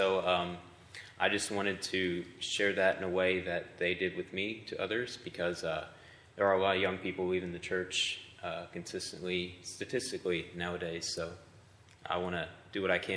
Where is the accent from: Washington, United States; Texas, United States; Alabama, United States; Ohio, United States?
Alabama, United States; Huntsville; I'm from Huntsville, Alabama.